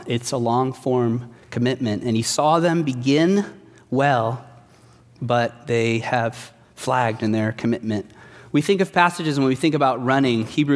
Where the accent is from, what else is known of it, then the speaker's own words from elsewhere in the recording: Mexico; Now, I was raised in Mexico, and in Mexico, everyone plays soccer.